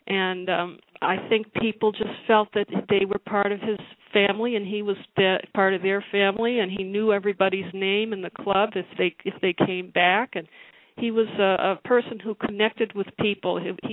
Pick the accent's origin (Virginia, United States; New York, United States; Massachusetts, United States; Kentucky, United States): Massachusetts, United States; Brookline; Just carrying over from the 60s and 70s, I grew up in Brookline, Mass., and my next-door neighbors were … fanatics.